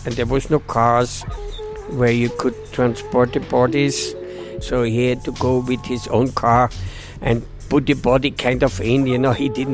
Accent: Austria; English is a second language; And I'm from Austria, and I thought, what we say in Austria if somebody die, you know?

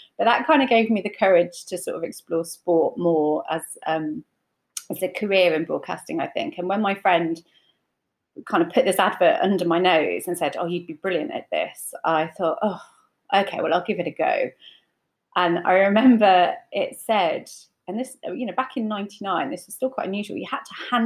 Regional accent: United Kingdom; I remember Damon Hill being champion and, you know, being British and that whole feel-good factor.

